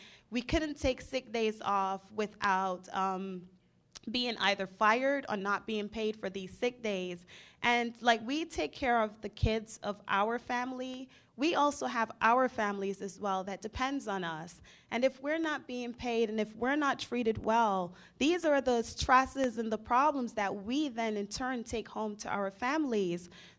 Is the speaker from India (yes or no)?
no; Barbados; now in United States; Again, I am from Barbados, and I grew up taking care of my nieces and nephews